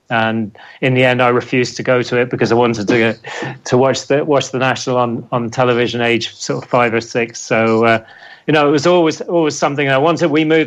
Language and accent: English; Ireland; I'm Irish, got an Irish passport. It's never been a big thing for me. Anyone asks where I'm from, I'm from Ireland.